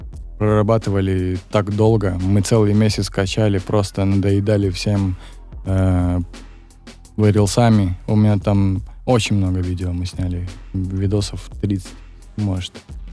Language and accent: Russian; Saratov, Saratov Oblast, Russia; Мы все ребята из Саратова собрались, работаем.